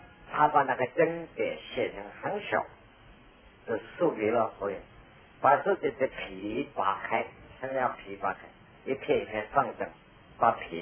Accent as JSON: {"language": "Chinese", "country": "China", "said": "像我也是中国人，因为从这中国字所生，这么一看就懂了嘛"}